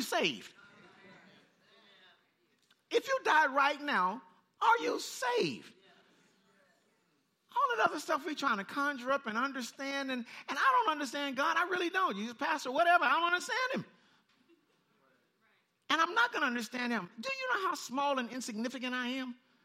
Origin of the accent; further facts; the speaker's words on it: Compton, California, United States; For the ones just meeting me, I'm from Compton, okay, and every now and then, just that.